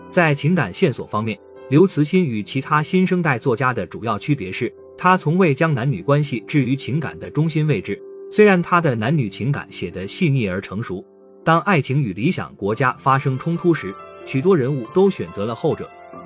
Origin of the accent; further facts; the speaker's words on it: Handan, Hebei, China; 当我知道大刘是我们家乡邯郸水电学院毕业的